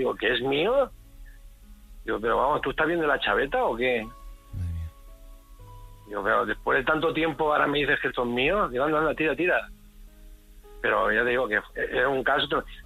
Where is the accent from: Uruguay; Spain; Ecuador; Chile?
Spain; Alicante, Valencian Community; Yo soy de Alicante.